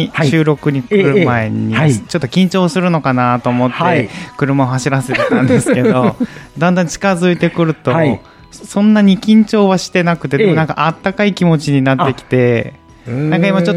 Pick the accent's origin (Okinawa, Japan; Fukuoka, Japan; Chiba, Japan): Okinawa, Japan; Uruma; moved away as an adult; はい出身は沖縄のうるま市、